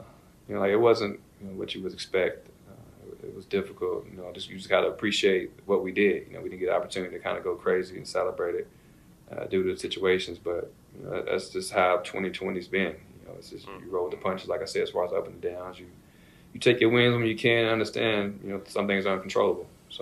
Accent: Louisville, Kentucky, United States; like I said, I'm from Kentucky, so I didn't watch basketball growing up. I didn't watch football. Like, I was outside playing. So we didn't have a professional team in Louisville

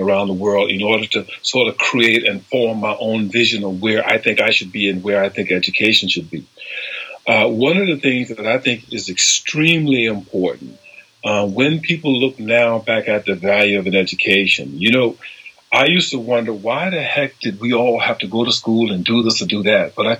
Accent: South Carolina, United States; now in United Kingdom; Yeah, I'm from South Carolina.

